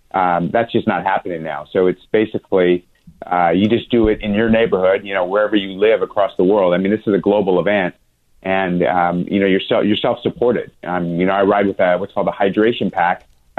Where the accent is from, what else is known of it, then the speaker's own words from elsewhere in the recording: California, United States; I'm from California. We have heat, but not like what you guys have.